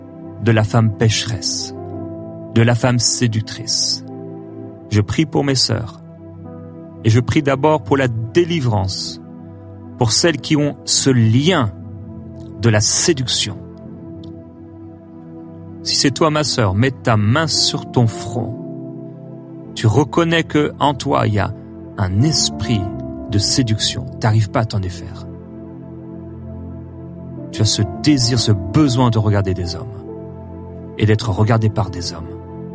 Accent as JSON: {"language": "French", "country": "France", "tie": "born there", "said": "moi-même, je suis né en France"}